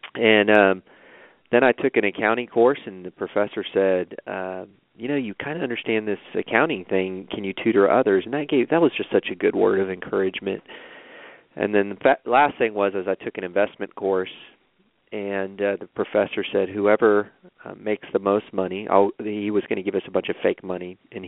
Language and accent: English; Castroville, Texas, United States; So I'm from Castroville, Texas, which is a small Texas town in the middle of some cornfields, and we moved around a lot growing up.